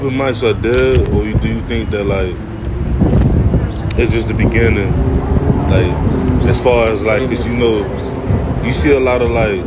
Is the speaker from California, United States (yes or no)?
no; Miami, Florida, United States; So growing up in Little Haiti, you know, born and raised, you know, a lot of out-of-towners, they don't know the history about Little Haiti.